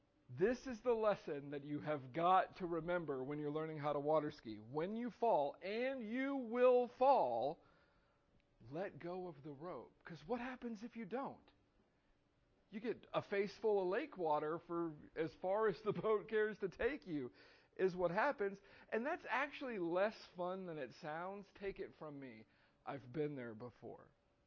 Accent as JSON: {"language": "English", "region": "Texas", "country": "United States", "tie": "born or raised there", "said": "I grew up in Texas near Lake Conroe, and we used to go water skiing all the time."}